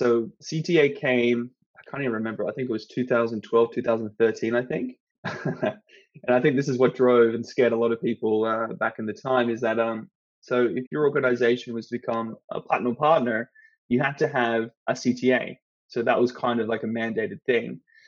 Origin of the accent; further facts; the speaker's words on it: Australia; now in United Kingdom; I'm from Australia.